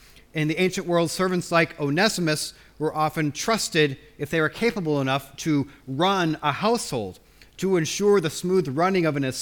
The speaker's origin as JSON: {"language": "English", "town": "Spokane", "region": "Washington", "country": "United States", "tie": "born or raised there", "said": "I remember when I was growing up in Spokane in Washington State, interesting the memories that stick with us."}